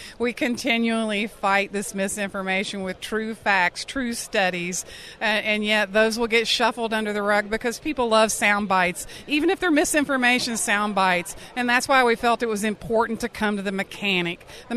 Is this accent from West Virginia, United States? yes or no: yes; West Virginia, United States; I'm from West Virginia